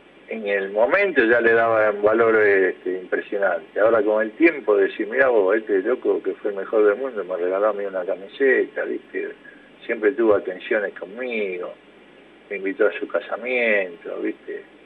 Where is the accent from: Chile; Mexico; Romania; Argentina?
Argentina; Buenos Aires; born there; donde yo nací allá en Palermo Viejo, viste, en Capital.